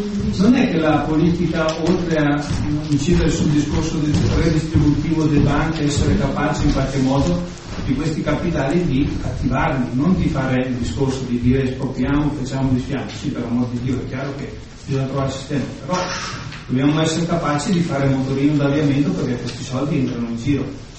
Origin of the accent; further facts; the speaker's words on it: Como, Lombardy, Italy; Io vengo da Como e nel settore tessile il discorso era molto semplice.